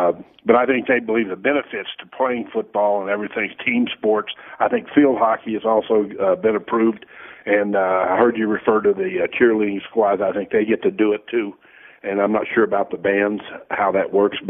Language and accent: English; Texas, United States; I was raised in Texas. I know exactly what happens down there.